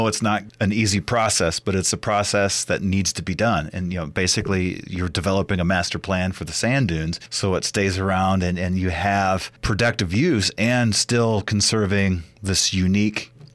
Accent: Midwest, United States; now in Idaho, United States; because, you know, I came here from the Midwest as well 6 years ago, I was really surprised that there is a sand dune in Idaho.

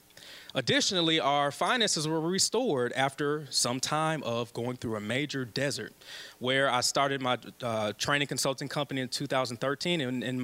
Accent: Milwaukee, Wisconsin, United States; I'm born and raised in Milwaukee, single parent mom, had four boys, went to Milwaukee Public Schools all the way from kindergarten to 12th grade

